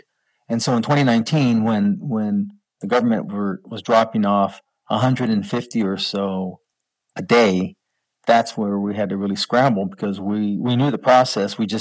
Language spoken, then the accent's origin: English; Biloxi, Mississippi, United States; born there; But my dad was in the military, and that's how I was born at Keesler Air Force Base, Biloxi, Mississippi.